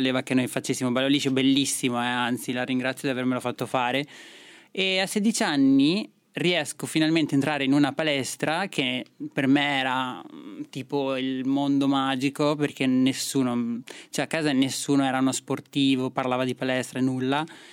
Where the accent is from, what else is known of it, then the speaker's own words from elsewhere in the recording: Trentino-Alto Adige, Italy; perché io sono nata e cresciuta in Trentino